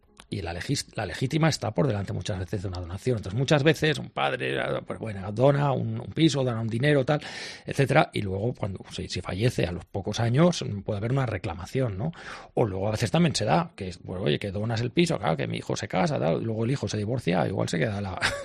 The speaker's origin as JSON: {"language": "Spanish", "region": "Catalonia", "country": "Spain", "said": "Yo soy muy catalán, también muy español, ya lo digo."}